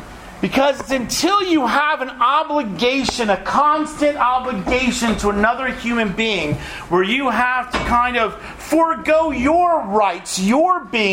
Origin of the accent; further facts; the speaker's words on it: Florida, United States; she visited my hometown in Florida, where people didn't have yeshiva backgrounds and really didn't understand Hebrew